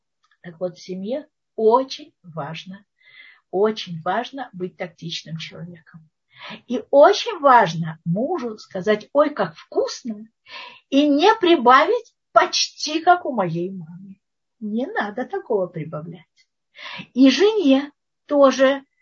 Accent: Russia; accent: Russian; Russian is a second language; она слышит мой акцент русский, я уже говорила, такой кондовый такой, как у Щеранского, еще хуже.

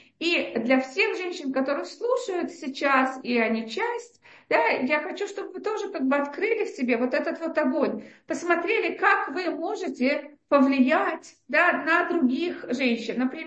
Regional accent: Russia; мой муж из Америки, а я из России

